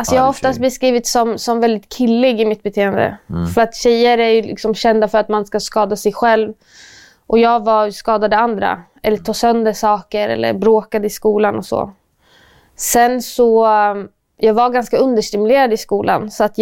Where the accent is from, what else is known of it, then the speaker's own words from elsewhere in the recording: Sweden; som jag insåg att jag fick kalla mig svensk och säga att jag är svensk också.